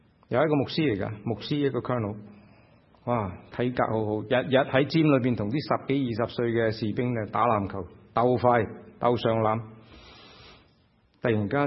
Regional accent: Guangdong, China; 中国人，我哋广东人话唔见棺材都唔流眼泪。

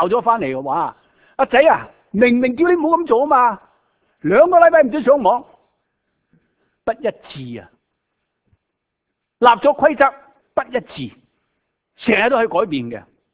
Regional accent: China; moved away as an adult; now in United States; 我哋中国人啊！

